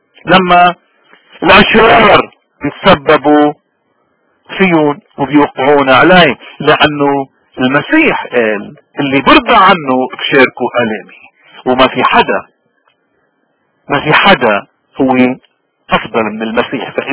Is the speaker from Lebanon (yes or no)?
yes; Lebanon; ونحن كمواطنين لبنانيين لاي فئه انتمينا، نحن هالنعمه اللي ربنا عطينا اياها بدنا نحافظ عليها، نعمه انه نكون لبنانيين